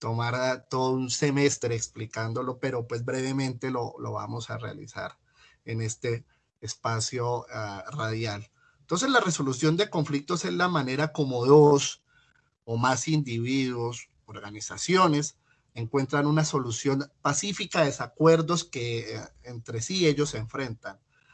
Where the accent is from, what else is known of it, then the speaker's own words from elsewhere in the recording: Colombia; todos estos temas que nos han venido aquejando como colombianos.